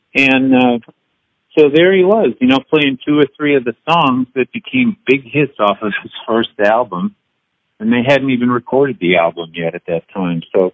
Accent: New England, United States; I didn't grow up with country music. I grew up in New England, so it was kind of new to me.

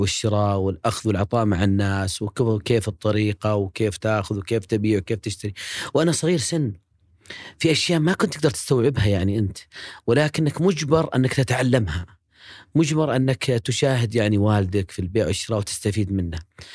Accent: Riyadh, Riyadh Province, Saudi Arabia; مواليد ومسقط رأسي هو شميسي أم سليم الرياض، لذلك عشقي كبير لنجد

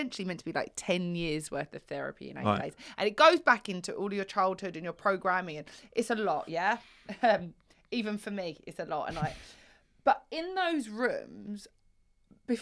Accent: East of England, United Kingdom; I grew up in Essex, you can probably tell

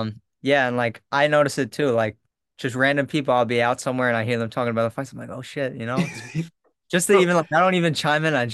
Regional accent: New York, United States; I love living on Long Island. I love saying that I am from Long Island

